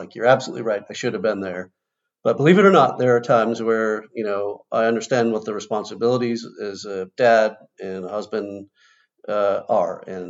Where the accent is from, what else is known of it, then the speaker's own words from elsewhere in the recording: Seattle, Washington, United States; You need some sunscreen because, you know, we're from Seattle. We don't react well to sun.